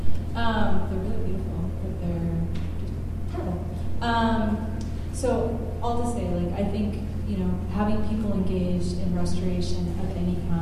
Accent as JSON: {"language": "English", "region": "California", "country": "United States", "tie": "born or raised there", "said": "I grew up in California. We have so many invasive species problems in California."}